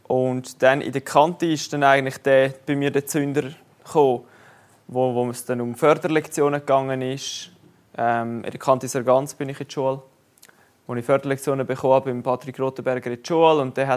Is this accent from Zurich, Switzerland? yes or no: no; Flums, St. Gallen, Switzerland; now in Lucerne, Switzerland; Ich komme aus Flums. Also ich bin nicht allzu weit von hier weg daheim. Bin jetzt aber für Studium auf Luzern gezogen und bin seit 4 Jahren jetzt in der Haselu am Studieren.